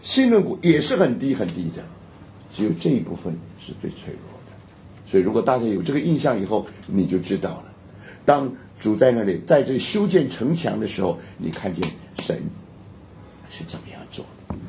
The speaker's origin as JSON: {"language": "Chinese", "country": "Taiwan", "tie": "born or raised there", "lives_now": "United States", "said": "我第一次到美国的时候，因为我在台湾长大，在台湾长大早期的时候"}